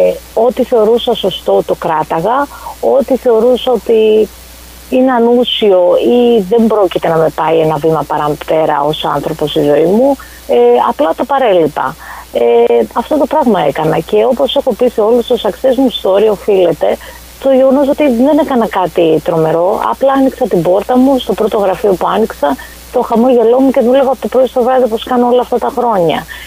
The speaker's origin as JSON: {"language": "Greek", "country": "Greece", "moved": "yes", "said": "Νομίζω ότι το ότι είμαι Ελληνίδα είναι και ακριβώς με έχει κάνει αυτό που είμαι, γιατί ήρθα από την Ελλάδα"}